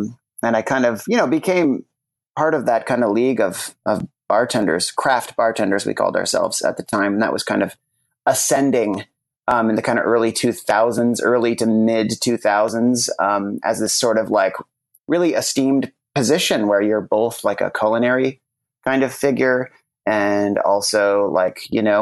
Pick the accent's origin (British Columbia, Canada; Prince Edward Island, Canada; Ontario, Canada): Ontario, Canada; Toronto; I grew up in Canada. I'm from Toronto.